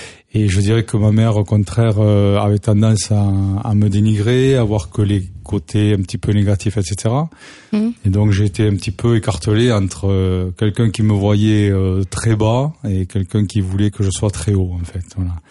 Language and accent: French; Grenade-sur-Garonne, Occitanie, France; Voilà, je suis toulousain pur sucre.